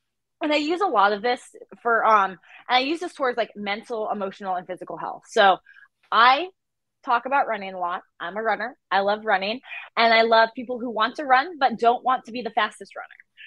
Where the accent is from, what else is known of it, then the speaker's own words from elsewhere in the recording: Florida, United States; no, I'm from Florida.